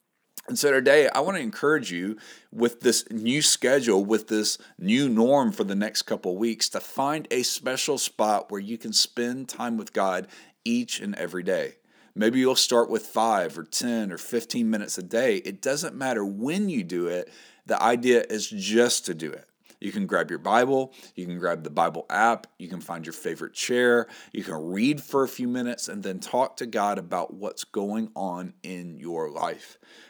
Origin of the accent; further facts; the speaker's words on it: Mississippi, United States; Now, many of you know that I grew up in Mississippi, and there's a lot of Mississippi sayings that are so funny